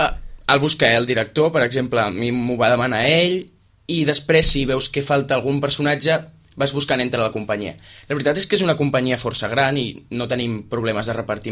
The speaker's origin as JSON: {"language": "Catalan", "region": "Catalonia", "country": "Spain", "said": "hi ha nosaltres que som catalans"}